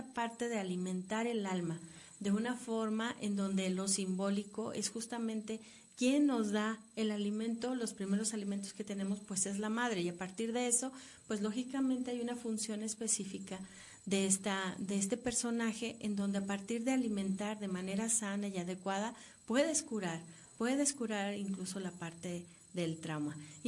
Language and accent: Spanish; Mexico; hay muchas situaciones que para nosotros como mexicanos pues son muy equiparables